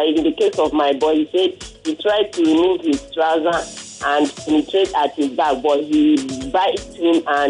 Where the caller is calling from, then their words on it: Onipanu, Lagos, Nigeria; calling from Onipan.